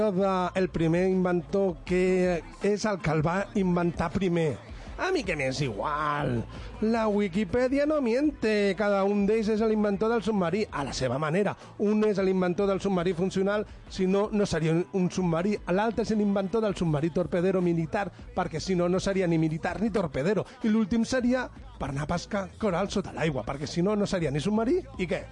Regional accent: Catalonia, Spain; nosaltres, com a catalans i espanyols, o com a espanyols, directament

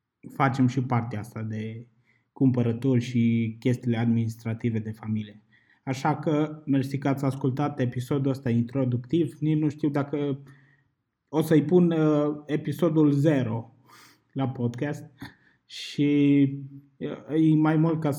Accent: Arad, Arad County, Romania; noi suntem din Arad, deci probabil vom folosi și unele regionalisme de aici din zonă, pentru că, de exemplu, la noi se mai zice aștia

